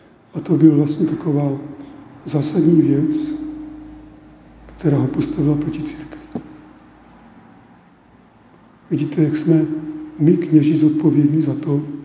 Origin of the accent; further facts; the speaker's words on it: Uherčice, South Moravian Region, Czechia; tady já jsem z Uherčic, a u nás byl kněz tehdy